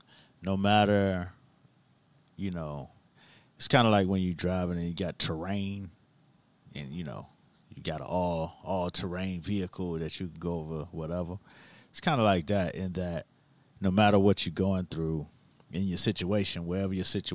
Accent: Miami, Florida, United States; that's what used to trip me out, because growing up in Miami, you specifically knew when mango season was, because, you know, it grew on the trees outside

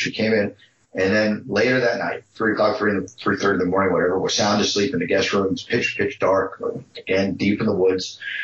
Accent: Long Island, New York, United States; I grew up on Long Island, but my father, you know, since I was a child, had a weekend place way upstate New York

